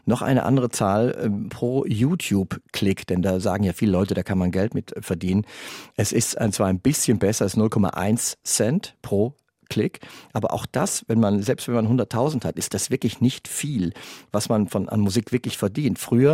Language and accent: German; Siegen, North Rhine-Westphalia, Germany; Das hatte ein Theatermensch aus Siegen, aus meiner Heimatstadt.